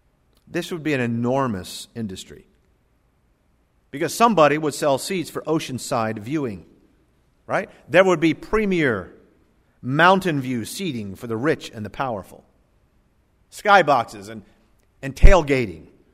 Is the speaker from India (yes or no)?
yes; India; accent: Indian; I don't know. That's my Indian accent. It probably sounds Russian.